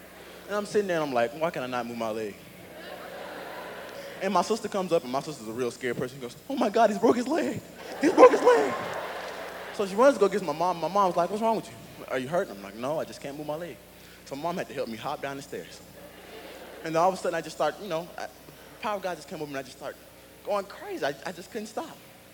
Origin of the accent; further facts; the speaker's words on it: Birmingham, Alabama, United States; I'm from Birmingham, Alabama.